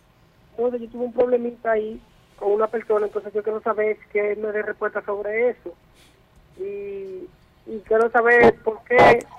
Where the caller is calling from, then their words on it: Hato Mayor del Rey, Hato Mayor, Dominican Republic; De Ato Mayor del Rey le hablo. Sí. Yo soy de la Iglesia Católica.